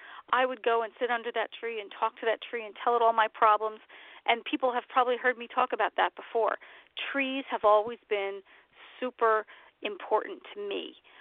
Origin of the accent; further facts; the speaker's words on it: New York City, New York, United States; And having grown up in New York City, I grew up in Queens, we had trees, but certainly not like where I live now in the northern Appalachian mountain range here in Pennsylvania